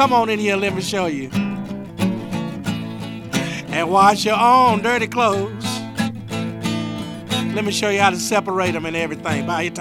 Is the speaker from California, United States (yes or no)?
no; Winston-Salem, North Carolina, United States; You know, I was raised up in Winston-Salem out on Germerton Road, and I lived in a little log cabin, and we had a whale and an outhouse and chickens and hogs and farm life, you know.